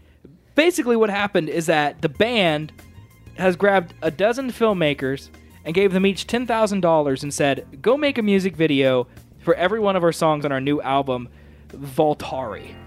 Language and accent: English; United States; I call them Sugar Rush because I'm American and my mouth doesn't do weird noises.